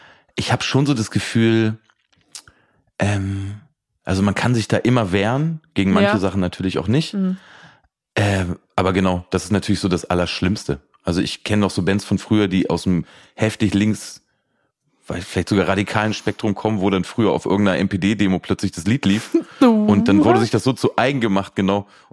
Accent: Braunschweig, Lower Saxony, Germany; Ich habe jetzt gerade in meiner alten Heimat Braunschweig so ein ganz kleines Konzert gespielt

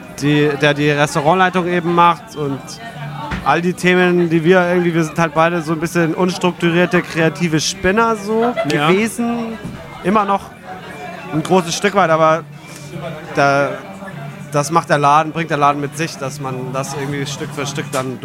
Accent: Eichstätt, Bavaria, Germany; Ich bin aus Eichstätt im Altmühltal. Zwischen München und Nürnberg, genau in der Mitte.

